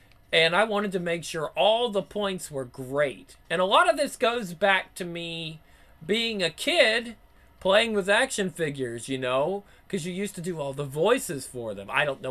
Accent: United States; I am American, so I can't quite hit it as well as Phil can.

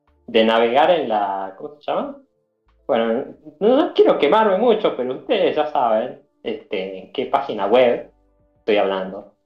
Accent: Argentina; Yo soy argentino.

